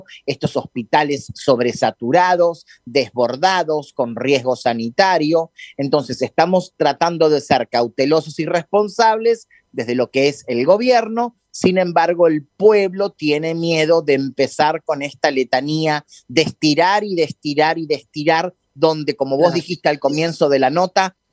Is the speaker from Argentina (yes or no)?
yes; Argentina; estamos con la expectativa y con esas ganas de salir adelante como país, como sociedad, como argentino